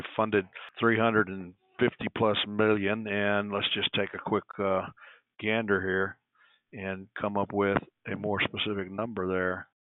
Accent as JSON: {"language": "English", "region": "Texas", "country": "United States", "tie": "born or raised there", "said": "So I am from Texas. I was born and raised in a little small town in South Texas in a farm and ranch and agriculture environment."}